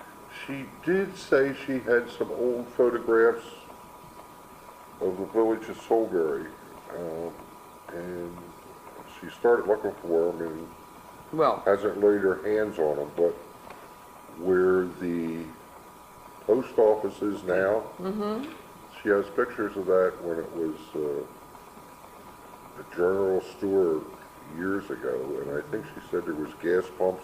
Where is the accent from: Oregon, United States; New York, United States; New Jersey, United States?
New Jersey, United States; Lambertville; I was born and raised in Lamberville.